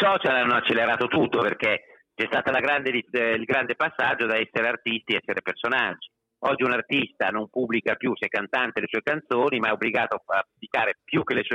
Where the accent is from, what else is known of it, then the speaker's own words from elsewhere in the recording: Parma, Emilia-Romagna, Italy; Io ti posso dire che purtroppo vengo da Parma ed è un posto dove se non prendi per il culo uno vuol dire che non li vuoi bene.